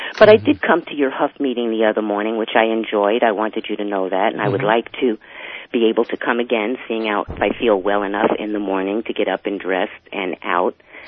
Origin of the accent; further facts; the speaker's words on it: Bronx, New York, United States; I grew up in the Bronx, and that's why I'm a little more, I tend to like to side with law enforcement.